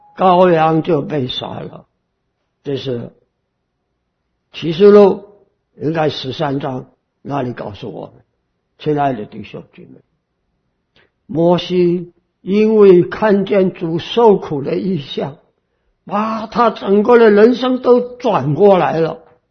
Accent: China; 像我们中国人有一句话说，这个 男人啊，三十而立

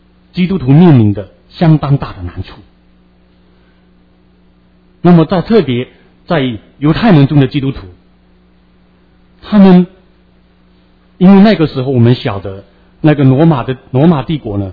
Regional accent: Fuzhou, Fujian, China; 因为我以前小的时候在福州小孩的时候

